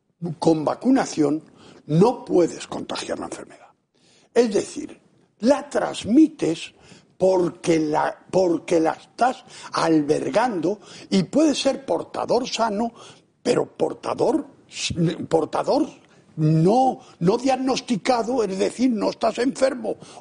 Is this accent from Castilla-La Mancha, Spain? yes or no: yes; Castilla-La Mancha, Spain; Yo que soy de La Mancha, no sabía lo que eran las olas, más que por un juego que llegaba en la feria a mi pueblo